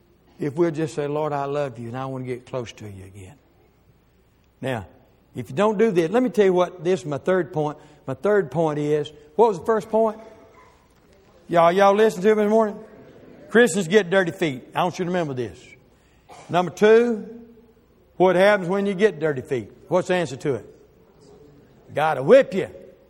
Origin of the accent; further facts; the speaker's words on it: Promised Land, Mississippi, United States; I was born and raised over in Promised Land, over in Mississippi, North Mississippi.